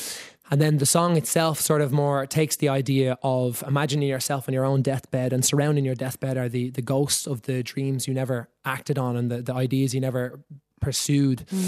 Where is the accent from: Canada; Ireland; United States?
Ireland; Rathfarnham, Leinster; we grew up in Rathfarnham, and just the corner of the top house there in Moyville